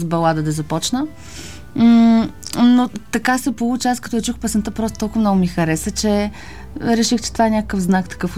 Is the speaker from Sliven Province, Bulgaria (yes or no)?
no; Dobrich, Dobrich Province, Bulgaria; Аз съм от Добрич и още като много малка